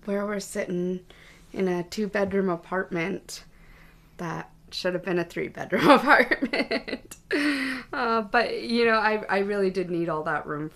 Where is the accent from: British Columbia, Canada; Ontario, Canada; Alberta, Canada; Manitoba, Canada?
Alberta, Canada; Edmonton; We are from Edmonton, Alberta, over here in good old Canada.